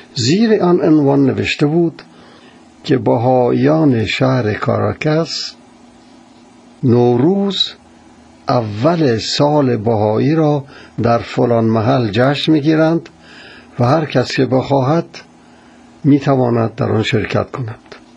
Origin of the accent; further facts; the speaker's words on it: Iran; آیا ما که ایرانی هستیم نباید بدانیم